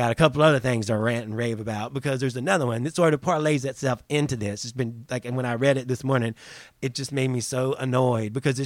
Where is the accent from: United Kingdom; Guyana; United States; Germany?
United States; the South; I have this damn accent. So, I mean, I grew up in the South. I love country music.